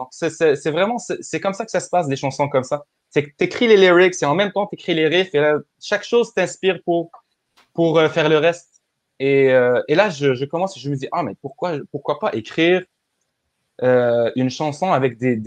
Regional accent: Morocco; en tant que Marocain

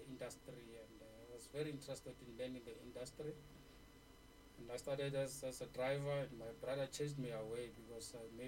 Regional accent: Winterfeld, South Africa; I was born in Makau, the outskirts of Harankua, but I grew up in Winterfeld in the Ten Morgans. I did my primary and higher education in Winterfeld.

